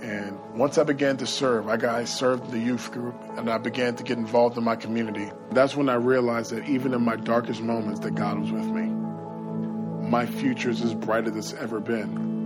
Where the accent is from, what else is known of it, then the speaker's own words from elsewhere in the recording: Macon, Georgia, United States; moved away as an adult; now in Tulsa, United States; I moved to Tulsa from Macon, Georgia when I was 19 to go to school at Oral Roberts University.